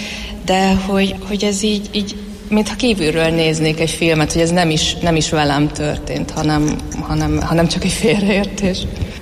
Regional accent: Szombathely, Vas, Hungary; Szombathelyről jöttem, és tanárként dolgozok

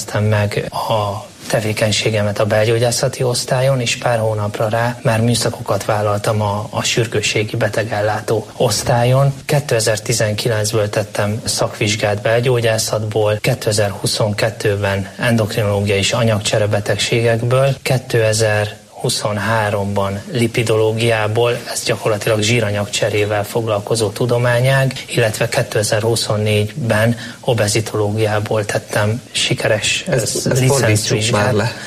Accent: Gyöngyös, Heves, Hungary; Az egyik ok az volt, hogy a családom itt él Gyöngyösen, a másik pedig az, hogy Gyöngyösen nőttem fel, ide jártam általános iskolába, középiskolába, gimnáziumba jártam.

